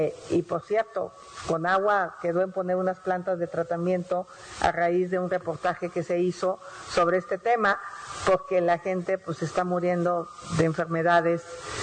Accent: Hidalgo, Mexico; born there; Yo cuando era niña, pues vivo en el Valle del Mezquital, o nací en el Valle del Mezquital, una zona con muchos problemas de agua

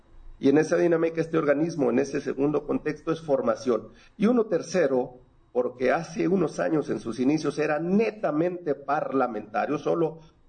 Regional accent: Mexico; para mí como mexicano

